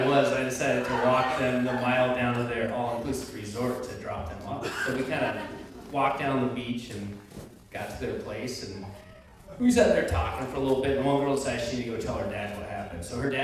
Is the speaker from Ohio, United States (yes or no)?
no; Kodiak, Alaska, United States; And with tonight's theme, I wanted to tell some stories about growing up in Kodiak